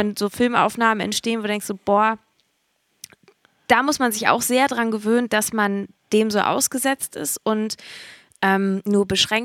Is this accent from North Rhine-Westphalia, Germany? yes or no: no; Hamburg, Germany; wo kommt ihr denn her? Und dann so, ja, aus Hamburg.